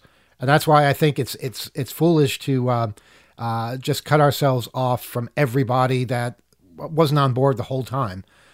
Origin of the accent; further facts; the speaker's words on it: New York, United States; You know, being a New Yorker, I can see the corruption immediately.